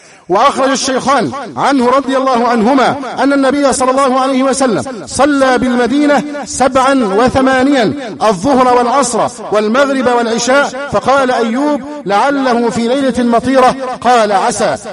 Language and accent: Arabic; Egypt; اللهم احفظ بلدنا مصر من كل شر وسوء